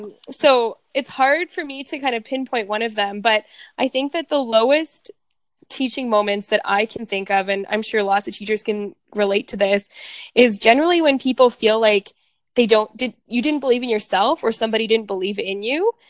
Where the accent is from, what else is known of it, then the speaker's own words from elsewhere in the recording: Canada; being a second language learner myself is kind of another passion. But kind of all of those together, being Ukrainian Canadian, I cultural dance.